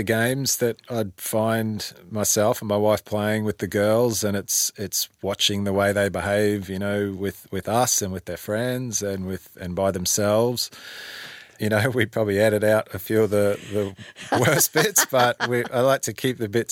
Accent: Cairns, Queensland, Australia; I grew up in Cairns and I grew up in creeks, you know, like they just were where we lived, yabbies and stuff.

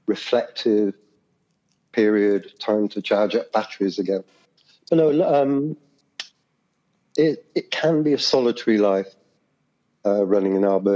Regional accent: United Kingdom; And I find that people at home, my home country, UK, one or two really want to know

